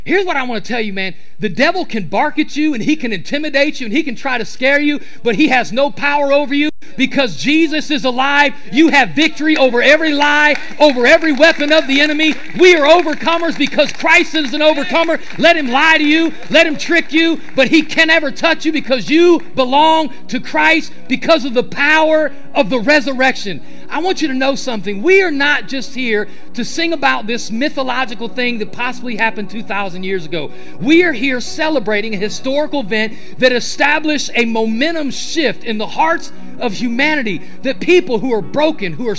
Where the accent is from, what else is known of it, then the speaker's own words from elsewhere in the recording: Ohio, United States; I'm from Ohio. I am a Buckeye fan. Go Buckeyes.